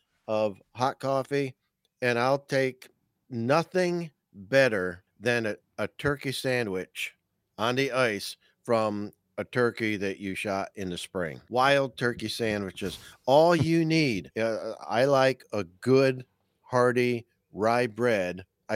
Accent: Northeast, United States; I mean, we're from the Northeast. Anybody below the Mason-Dixon line that's listening to this is going, 28 is warm?

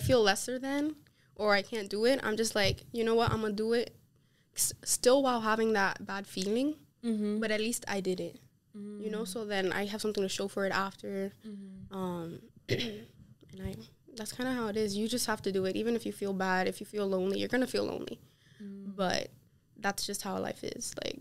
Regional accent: Miami, Florida, United States; born there; my parents were allowed to come a few months, a month or two before I was born, and I was born here in Miami.

